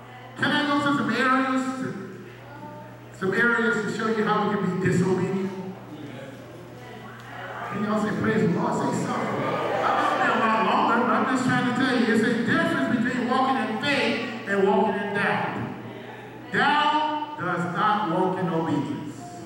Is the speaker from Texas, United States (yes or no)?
no; Georgia, United States; I'm from Georgia. Georgia is the peace state.